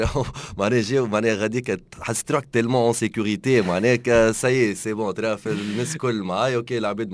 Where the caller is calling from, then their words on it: Algeria; انا مستمع من الجزائر